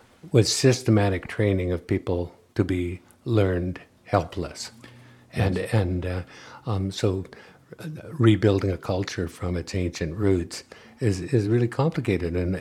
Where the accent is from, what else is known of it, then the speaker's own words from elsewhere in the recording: Victoria, British Columbia, Canada; I grew up in Victoria